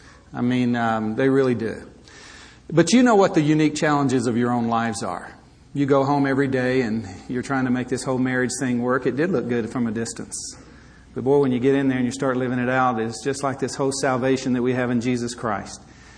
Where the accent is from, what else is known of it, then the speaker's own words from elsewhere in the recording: Alabama, United States; moved away as an adult; now in California, United States; I'm from Alabama, and you probably picked that up. That most people ask me if I'm from Texas, and I say I'm from the Alabama part of Texas. So even though we've been in California for 27 years